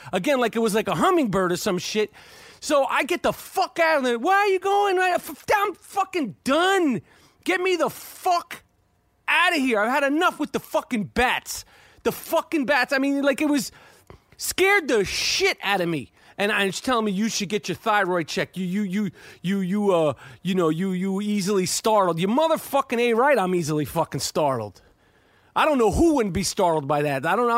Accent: New York, United States; I'm from New York, okay? If I see a rat, I get nervous, okay?

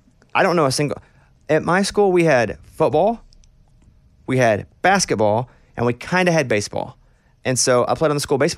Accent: Arkansas, United States; like I'm from Arkansas. I didn't snow that much.

